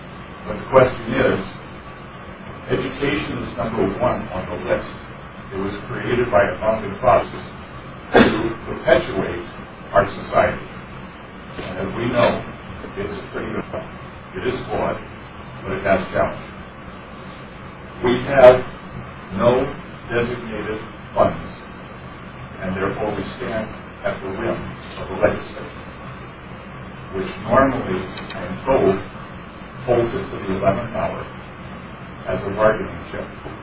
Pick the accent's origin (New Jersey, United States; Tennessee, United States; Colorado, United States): New Jersey, United States; now in South Dakota, United States; I'm from New Jersey, which explains some of it. I have no cousin, Bolio and Vinny. I come from Florida, 24 years in South Dakota